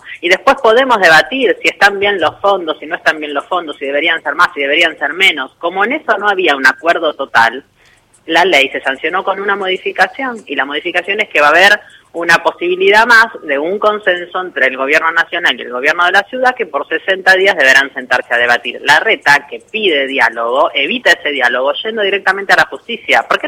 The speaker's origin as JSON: {"language": "Spanish", "region": "Buenos Aires", "country": "Argentina", "said": "yo, como porteña"}